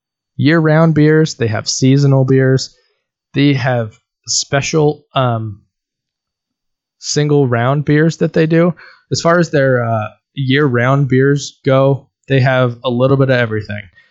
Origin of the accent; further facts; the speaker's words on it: Oregon, United States; I'm not from Bend, Oregon. I am from Oregon.